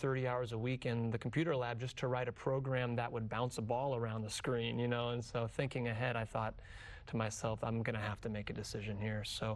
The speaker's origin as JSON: {"language": "English", "town": "Spokane", "region": "Washington", "country": "United States", "tie": "born or raised there", "lives_now": "Brooklyn, United States", "said": "I grew up on the West Coast. I'm from Spokane, Washington, and certainly a part of that is still existing inside of me. But I've spent my whole adult life in New York City and for the last 10 years in Brooklyn."}